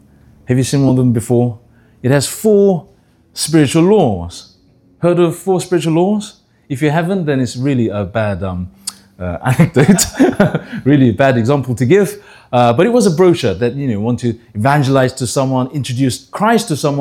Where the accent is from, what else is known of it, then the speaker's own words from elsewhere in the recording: England, United Kingdom; the reason why I speak like this is because I was brought up in England.